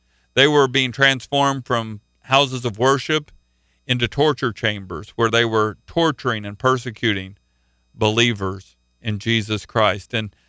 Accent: Oklahoma, United States; Actually, I'm from Oklahoma

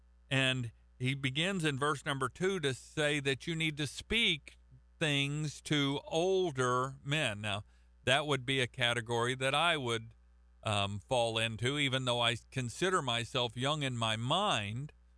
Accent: Oklahoma, United States; I'm from Oklahoma, and no, not everybody in Oklahoma rides a horse and wears a cowboy hat

